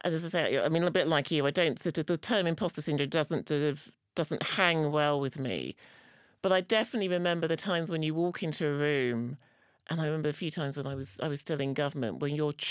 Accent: London, United Kingdom; when I grew up in East London, it was pretty multicultural, mm-hmm. and was becoming increasingly multicultural.

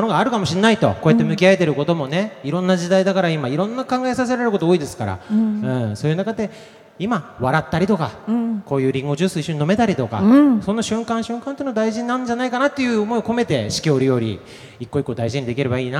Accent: Akita, Japan; 秋田出身なんですよ一応。秋田でうだこ歌ってる人だってことだけ分かってもらえればいい。

